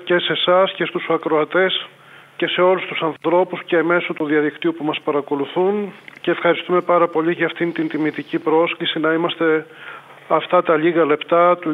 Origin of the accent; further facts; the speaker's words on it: Elaiofyto, Western Greece, Greece; στο χωριό μου, του Αγίου Βασιλείου Ελεοφύτου. Και εκεί είναι ο τόπος μου, εκεί τελείωσα το σχολείο, το γυμνάσιο στο Αγρίνιο, το λύκειο στο Αγρίνιο